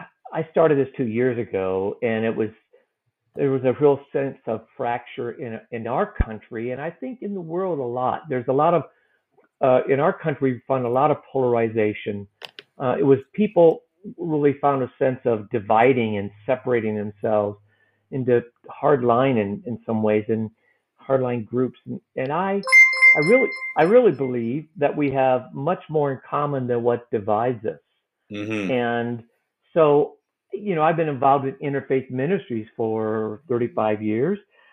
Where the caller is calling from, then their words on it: Carmel, Indiana, United States; Well, I live in Carmel, Indiana, which is a suburb of Indianapolis, Indiana.